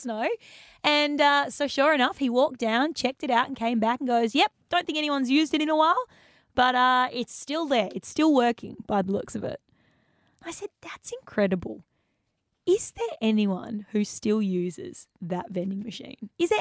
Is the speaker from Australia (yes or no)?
yes; Perth, Western Australia, Australia; I'm from Perth